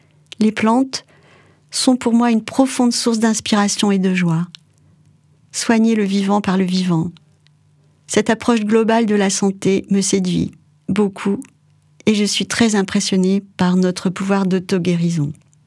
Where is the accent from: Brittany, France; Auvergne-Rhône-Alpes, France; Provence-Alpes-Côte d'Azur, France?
Provence-Alpes-Côte d'Azur, France; même si je viens de Provence et que quand j'étais petite, mes oncles parlaient en patois.